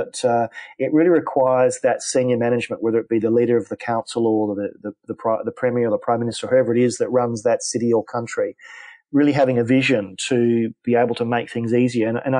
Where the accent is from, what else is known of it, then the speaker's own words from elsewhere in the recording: Australia; So I would like to think not only because I'm Australian, I'm pragmatic